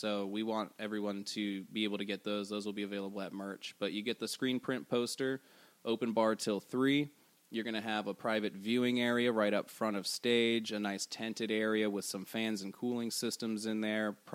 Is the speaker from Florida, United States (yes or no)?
yes; Safety Harbor, Florida, United States; Actually, you know, we're locals. We're from Safety Harbor. We love the area.